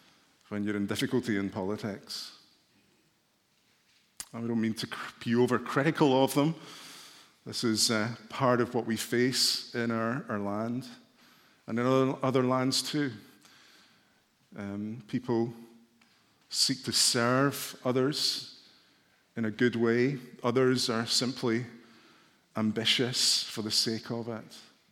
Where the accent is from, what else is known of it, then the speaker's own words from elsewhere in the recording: Glasgow, Scotland, United Kingdom; I was brought up in Glasgow in a church where I had aunties and uncles and cousins.